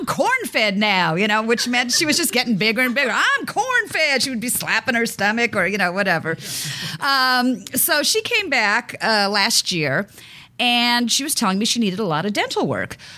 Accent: San Diego, California, United States; Well, I grew up in San Diego, and Tijuana was like my neighbor to the south.

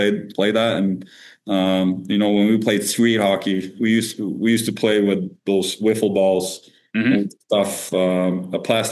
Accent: Sweden; English is a second language; Handball was big, but not in my hometown. I think my hometown, it was all hockey. But handball is big in Sweden. I grew up watching.

